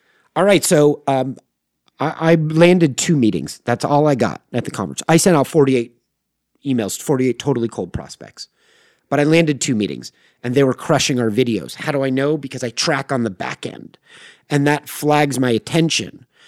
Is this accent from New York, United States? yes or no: no; Manhattan Beach, California, United States; which isn't far from where I grew up in Manhattan Beach and Hermosa Beach, California.